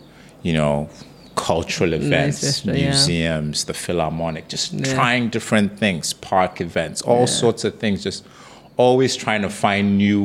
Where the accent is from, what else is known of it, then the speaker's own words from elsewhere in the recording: Ghana; Well, when we're growing up in Ghana, actually, I remember you meet some girl